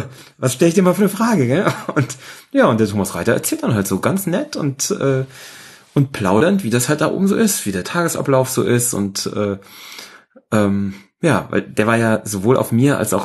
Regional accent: Germany; wir sind ja beide Deutsche, können wir auch Deutsch reden.

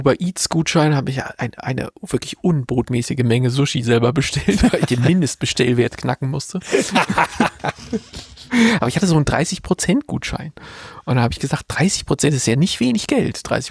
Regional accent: East Germany, Germany; bist du irgendwie in der DDR, wo ich herkomme, gab es ja dieses Konzept Ferienlager.

